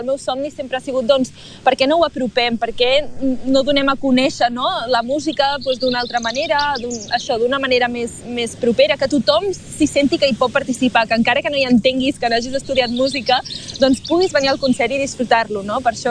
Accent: Pals, Catalonia, Spain; sempre poso que sóc de Pals

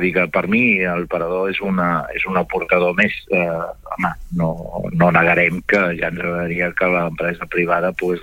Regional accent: Catalonia, Spain; Per tant, com a empordanès, benvinguda sigui l'inversió

